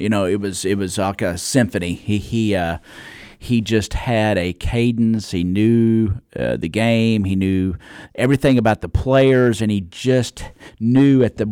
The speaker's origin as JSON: {"language": "English", "region": "Florida", "country": "United States", "said": "I was telling you before we came on the air, you know, I'm from Florida, and I had a friend down there."}